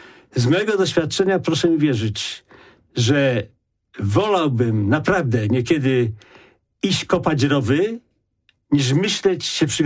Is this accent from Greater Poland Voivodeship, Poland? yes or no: yes; Poznań, Greater Poland Voivodeship, Poland; Ja pochodzę z bardzo biednej rodziny, z powojennego rocznika. Gdzie mieszkaliśmy wszyscy w całym Poznaniu po 5 osób, po 10 osób na 10-15 metrach kwadratowych.